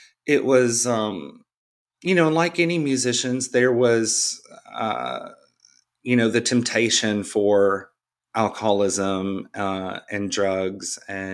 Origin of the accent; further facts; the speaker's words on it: Memphis, Tennessee, United States; I grew up in Memphis, my parents, you know, played music all the time